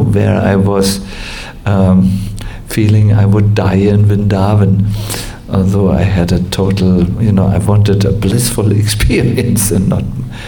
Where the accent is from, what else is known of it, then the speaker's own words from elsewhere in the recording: Germany; Yes, we come from Germany. We are a little tough by nature.